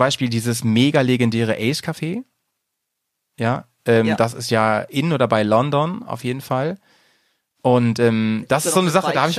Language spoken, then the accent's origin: German; Lower Saxony, Germany; ich bin ja bei Hannover groß geworden